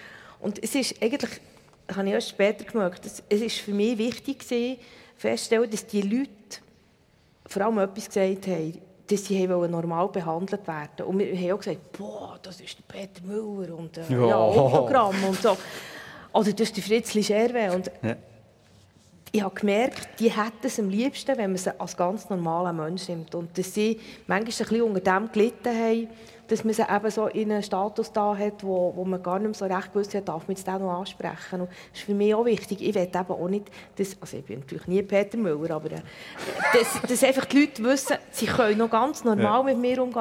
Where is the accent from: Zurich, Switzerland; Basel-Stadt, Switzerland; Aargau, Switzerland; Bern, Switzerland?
Bern, Switzerland; ich bin halt hier in Bern aufgewachsen, mit in der Stadt drin.